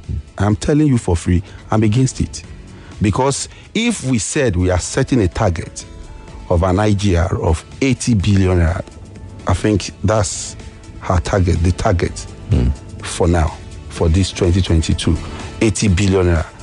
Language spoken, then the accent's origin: English; Obalende, Lagos, Nigeria; I was born, bred from Obalende, part of Etiosa Constituency 2